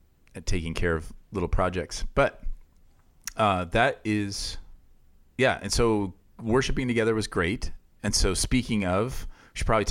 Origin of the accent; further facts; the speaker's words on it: Iowa, United States; now in Canada; where I grew up in Iowa. It was like that. You could have very harsh winters, but then you'd have incredibly hot and humid summers. It's all the cornfields.